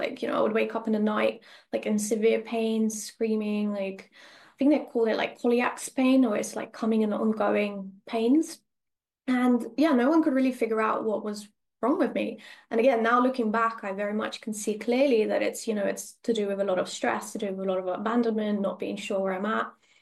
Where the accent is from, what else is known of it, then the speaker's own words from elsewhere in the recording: Russia; moved away; I'm originally from Russia, so a very different culture to where I am now